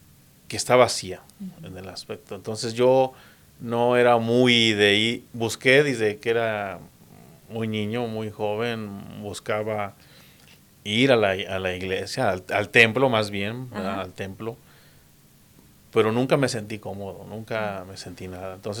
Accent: Jalisco, Mexico; Yo nací en Guadalajara, Jalisco. Bueno, no soy exactamente de Guadalajara, soy de un pueblo cerca de Guadalajara, está entre Chapala y Guadalajara.

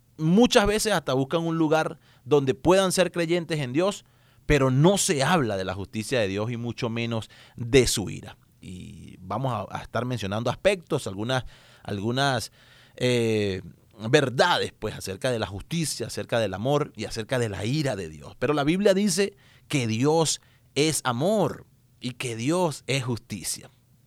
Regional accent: Venezuela; una emisora radial allá en mi país, en Venezuela.

